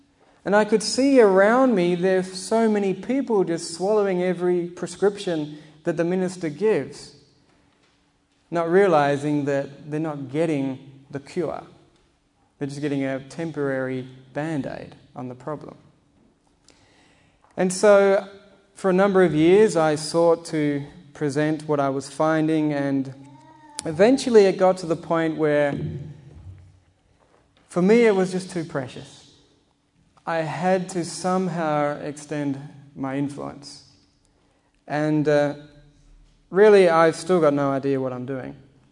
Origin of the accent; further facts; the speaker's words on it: Australia; as you will tell very shortly, if not already, I'm from Australia.